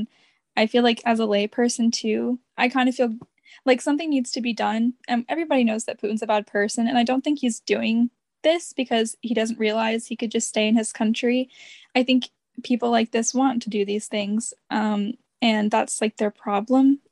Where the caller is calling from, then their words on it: Charlotte, North Carolina, United States; Yeah, I'm in Charlotte, North Carolina. We're like right on the board. I'm 5 minutes from South Carolina.